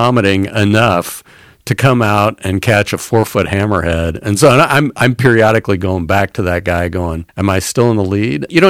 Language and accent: English; Indiana, United States; I'm from Indiana. We don't have an ocean here.